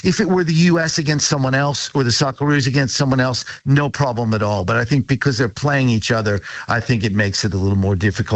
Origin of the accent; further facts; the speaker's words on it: Portland, Oregon, United States; I mean, Seattle is a very progressive city, much like Portland, which is my hometown.